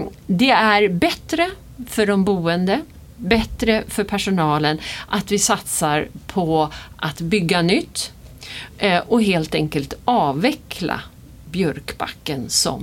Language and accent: Swedish; Tyresö, Stockholm County, Sweden; och är Tyresöbo. Jag är uppvuxen i Tyresö, född och uppvuxen här. Mamma och pappa flyttade hit när det var nybyggt och jag var på G så att säga.